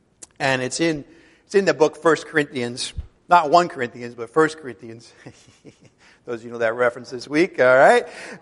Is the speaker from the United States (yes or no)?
no; Ireland; In other words, if I'm born Irish, which I was, well, I'm Irish today.